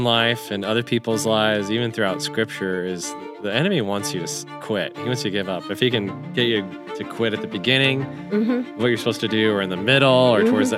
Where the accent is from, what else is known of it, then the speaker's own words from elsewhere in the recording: Kit Carson, Colorado, United States; I grew up in Kit Carson, Colorado, a town of 300 people.